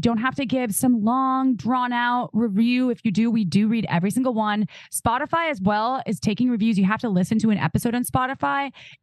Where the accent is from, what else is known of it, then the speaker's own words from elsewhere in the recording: Midwest, United States; Ooh, I'm from the Midwest, so corn, hello, it's the way to my heart.